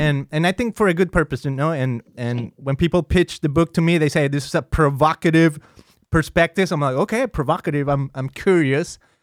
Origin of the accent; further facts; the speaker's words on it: Mexico; even though I grew up in Mexico, but I grew up, out of all the different ramifications, I grew up more like in the Protestant type of church growing up and whatnot.